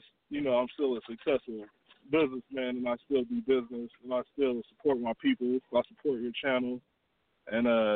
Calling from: Huntsville, Alabama, United States; Calling from Huntsville, Alabama, brother.

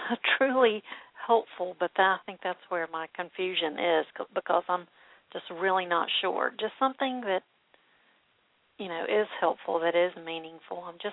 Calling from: Atlanta, Georgia, United States; It's Atlanta.

